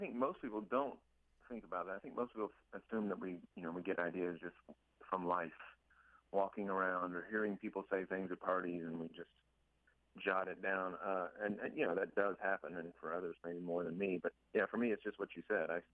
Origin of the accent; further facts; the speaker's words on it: Texas, United States; also born or lived in North Carolina; I grew up in Texas and then later North Carolina. And, you know, hunting is a big part of the culture down there